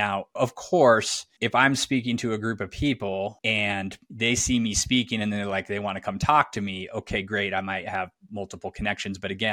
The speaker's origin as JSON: {"language": "English", "region": "Colorado", "country": "United States", "said": "I moved all my stuff from Chicago back to Colorado, which is where I'm originally from"}